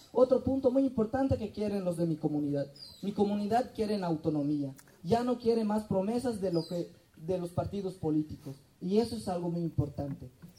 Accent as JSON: {"language": "Spanish", "town": "Kiste'il", "region": "Yucatán", "country": "Mexico", "said": "yo vengo de Quisteil, que es municipio de Yashkaba, una comunidad muy pequeña"}